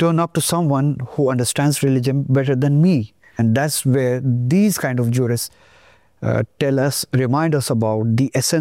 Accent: India; I'm sorry for my own society, because I come from India and I'm an Indian.

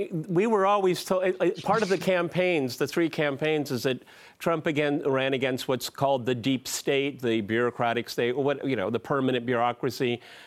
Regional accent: United States; You know, Janine, it's growing up in America, we were never explained why we hate countries.

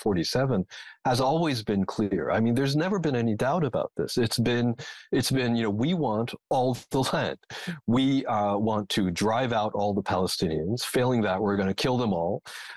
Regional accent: United States; moved away; You know, when I was younger, I lived in the United States. This is, of course, obvious from my accent.

